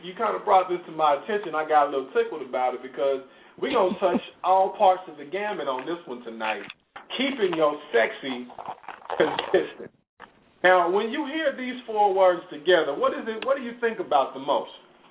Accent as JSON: {"language": "English", "town": "Kansas City", "country": "United States", "said": "I'm from the Midwest in Kansas City."}